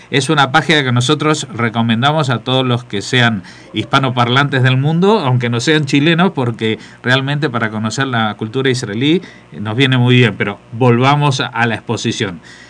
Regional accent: Argentina; yo siendo argentino lo conozco incluso desde mi infancia

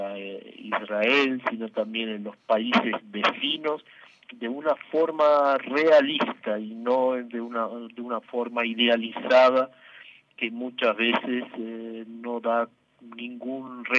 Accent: Brazil; Spanish is a second language; uno realmente se siente a veces incomodado como ciudadano brasileño

